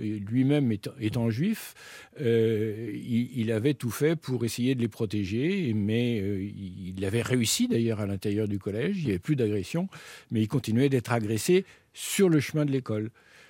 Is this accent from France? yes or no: yes; France; et d'être aussi bien accueilli en tant que Français.